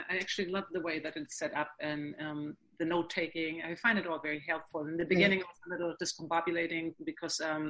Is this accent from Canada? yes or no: no; Germany; now in New York, United States; I live in New York and I'm originally from Germany, but I've been here for many, many years.